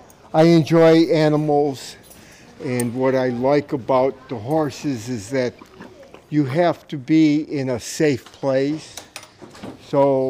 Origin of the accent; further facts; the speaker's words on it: Chesapeake City, Maryland, United States; I'm from Chesapeake City, Maryland.